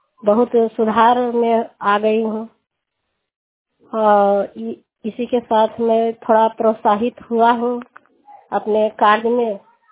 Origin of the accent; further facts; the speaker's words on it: Sabri, India; मैं ग्राम सबरी की रहने वाली हूँ